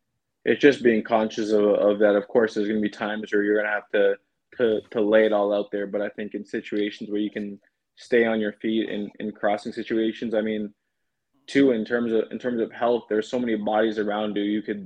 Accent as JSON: {"language": "English", "country": "Canada", "tie": "born or raised there", "said": "But I think for me growing up in Canada, I didn't necessarily always know that I was going to go to college."}